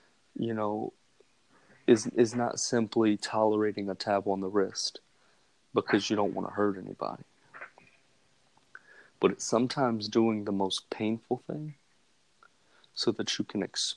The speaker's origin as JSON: {"language": "English", "town": "Albany", "region": "Georgia", "country": "United States", "tie": "born or raised there", "said": "some work in Albany. And it was one of the only times that he really ever admitted defeat was in my hometown."}